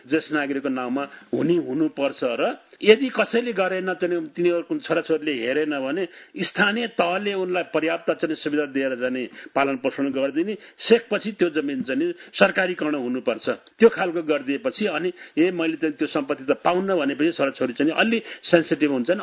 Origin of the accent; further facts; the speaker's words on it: Gandaki Province, Nepal; born there; म स्पेसल्ली मेरो जाने यो स्याङ्जा पौवी गौडे गाविसमा जाने म जन्मेपछि